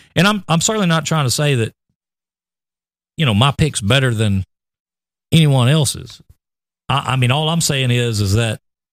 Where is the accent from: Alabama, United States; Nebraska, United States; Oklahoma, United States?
Alabama, United States; We'll tell him we're from South Alabama